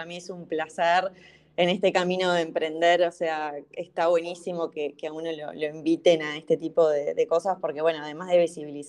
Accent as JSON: {"language": "Spanish", "region": "Montevideo", "country": "Uruguay", "tie": "born or raised there", "said": "tengo 35 años, vivo en Montevideo, nací en Montevideo, Uruguay."}